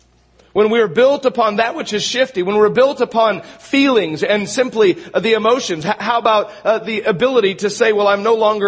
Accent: Astoria, Oregon, United States; I grew up in Astoria. I grew up along the coast

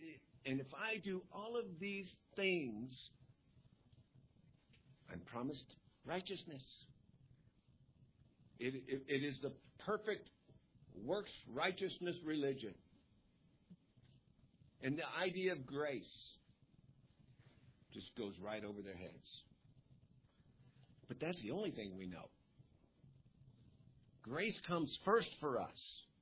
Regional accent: United States; Are you American? Yeah, I'm an American.

